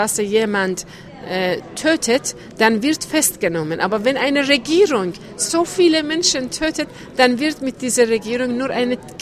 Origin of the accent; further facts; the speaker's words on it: Iran; moved away as an adult; Ich komme aus dem Iran